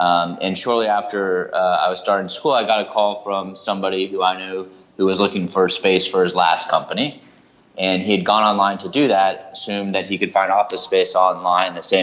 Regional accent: Texas, United States; So I'm from Texas originally, and I went to college in Atlanta at Emory.

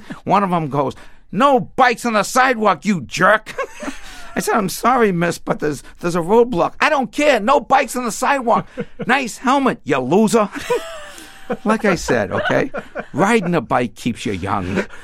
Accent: Cambridge, Massachusetts, United States; I grew up in Cambridge. I was always on the outside of Harvard.

